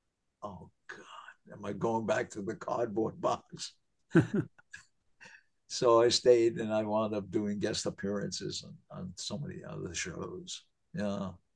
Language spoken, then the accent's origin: English; New York, United States; you know, I'm from New York. This is the way I used to talk over there when I used to be with the guys.